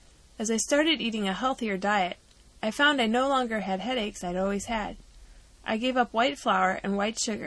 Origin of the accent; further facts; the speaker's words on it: Midwest, United States; I grew up in the Midwest eating cheeseburgers, Cokes, and ice cream.